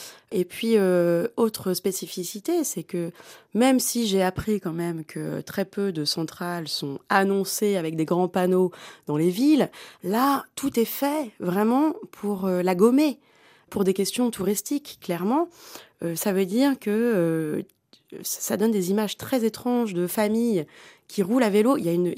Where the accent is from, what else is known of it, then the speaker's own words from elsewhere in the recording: Beauvais, Hauts-de-France, France; Moi, je suis originaire de Beauvais, en Picardie.